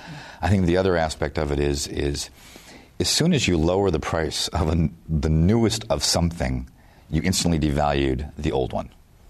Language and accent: English; Detroit, Michigan, United States; You know, growing up in Detroit, right?